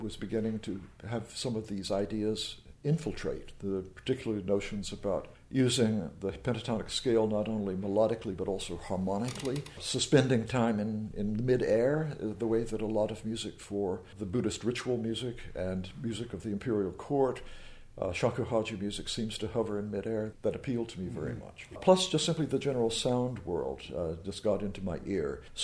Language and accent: English; North Carolina, United States; I grew up in North Carolina, went to the University of North Carolina at Chapel Hill for my undergraduate degree